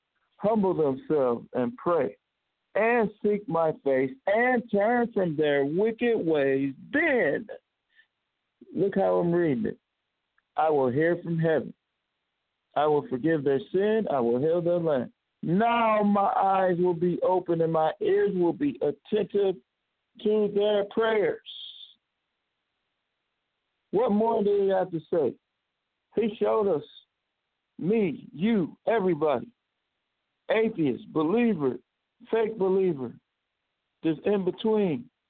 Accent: Milwaukee, Wisconsin, United States; Right now I'm in Milwaukee, Wisconsin, my hometown.

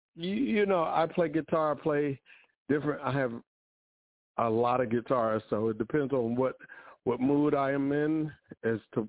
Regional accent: Washington, District of Columbia, United States; And I'm from Washington, D.C. This band is DMV, as we call it, based. You know, the Washington area, we renamed it the DMV.

